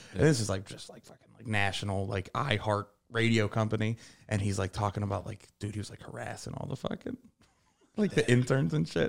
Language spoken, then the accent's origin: English; Pittsburgh, Pennsylvania, United States; I'm from Pittsburgh, so the radio station out there, Tracy Morgan was doing the rounds to promote shows